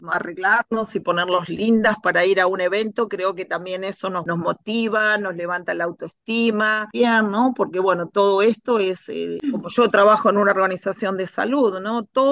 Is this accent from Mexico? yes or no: no; Argentina; yo digo torta porque soy de Argentina